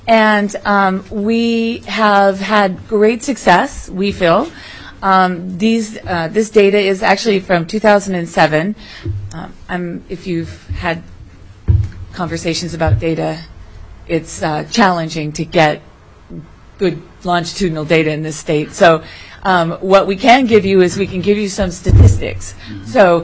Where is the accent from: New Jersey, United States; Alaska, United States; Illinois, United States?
Alaska, United States; Anchorage; I am on the board of directors for the Alaska Tech Prep Consortium, and I'm from Anchorage.